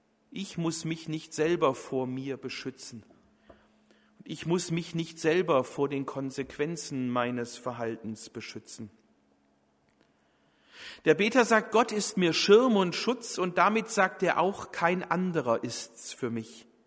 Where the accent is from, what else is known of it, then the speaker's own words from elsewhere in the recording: Baden-Württemberg, Germany; ich finde es immer blöd als Schwabe, wenn andere Nicht-Schwaben sagen, ein Geschmäckle.